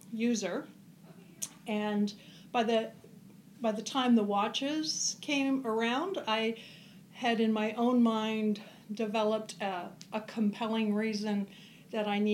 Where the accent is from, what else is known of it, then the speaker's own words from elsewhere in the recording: Canada; also born or lived in Germany; now in United States; I originated in Canada, small town kind of thing, and eventually I started working for Hewlett-Packard there. They transferred me to Germany, where I lived for 6 years